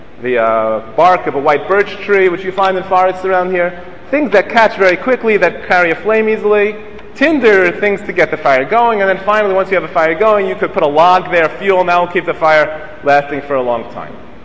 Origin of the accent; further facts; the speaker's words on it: Flatbush, New York, United States; We had a Shomer Shabbos Boy Scout troop when I grew up in Flatbush on Avenue P in, I think, East 3rd, East 4th, is a small shul, and we had a Boy Scout troop.